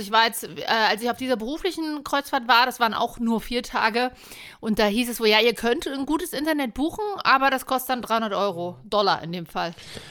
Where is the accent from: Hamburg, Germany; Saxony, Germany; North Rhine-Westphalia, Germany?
Saxony, Germany; Leipzig; Ich komme auch aus Leipzig, ich war jetzt ein halbes Jahr unterwegs, ich freue mich schon wieder auf die Stadt.